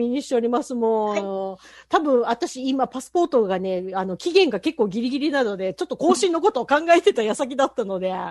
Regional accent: Kyushu, Japan; 私、生まれも育ちも九州なんですけれども

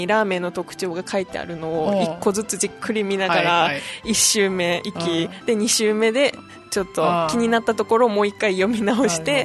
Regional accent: Saga, Japan; で博多の隣も佐賀県ですね、の出身なので

